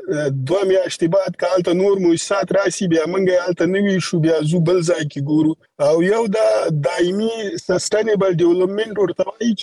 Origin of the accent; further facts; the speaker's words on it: Afghanistan; مونږ خپل افغانان یو او مونږ د وطن د سره ځانګړي مینا لرو